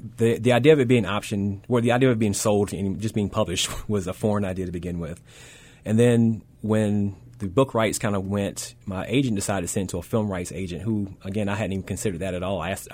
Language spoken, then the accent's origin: English; the South, United States; I think that as a Southerner, I think you're almost bred to be a magical realist.